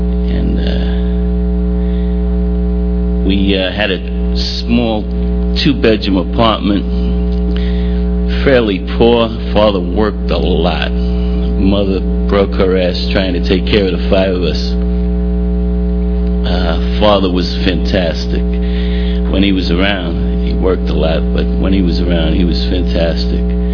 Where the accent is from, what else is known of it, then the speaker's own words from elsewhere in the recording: New York, United States; I grew up in New York, in Washington Heights, right near the George Washington Bridge. And there were seven of us, mother, father, two older sisters, two younger brothers.